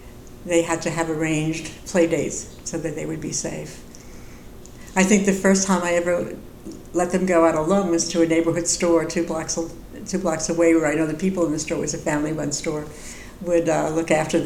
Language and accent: English; New York, United States; now in Detroit, United States; And he's from Texas, I'm from New York.